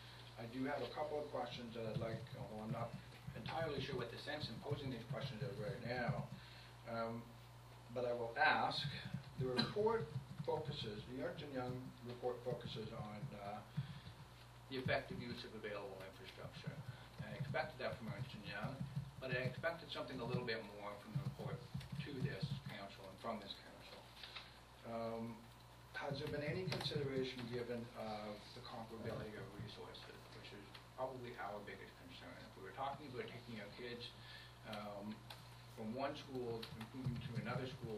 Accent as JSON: {"language": "English", "town": "Durham Bridge", "region": "New Brunswick", "country": "Canada", "said": "I'm from the Durham Bridge area."}